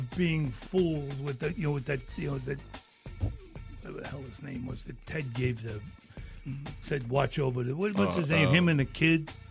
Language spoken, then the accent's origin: English; New York City, New York, United States; I come from New York. All right, I'm Irish Catholic. Come from New York City. We're all neighborhoods, right?